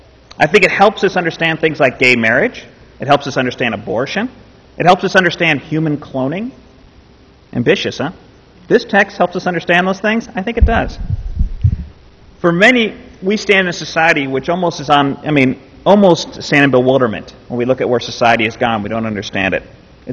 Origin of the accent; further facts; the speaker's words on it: San Francisco, California, United States; I'm from San Francisco, and I didn't find God there when I came back.